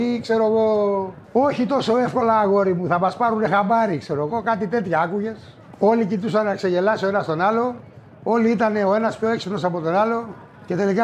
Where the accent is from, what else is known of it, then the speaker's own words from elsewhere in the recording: Korydallos, Attica, Greece; also born or lived in Piraeus; Γεννήθηκα το 1961 στον Πειραιά. Μεγάλωσα στον Κορυδαλό. 10 με 11 χρονών έφυγα και πήγα στις Τζιφιές.